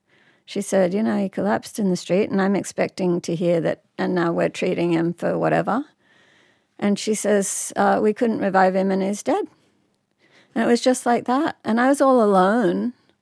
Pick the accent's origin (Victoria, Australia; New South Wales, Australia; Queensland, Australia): New South Wales, Australia; Sydney; I grew up in Burwood, which is not exactly the bush.